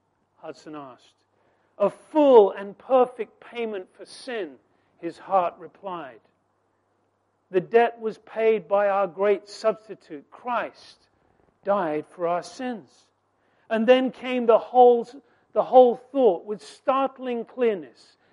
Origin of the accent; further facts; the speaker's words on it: England, United Kingdom; Because she's Russian and I'm English.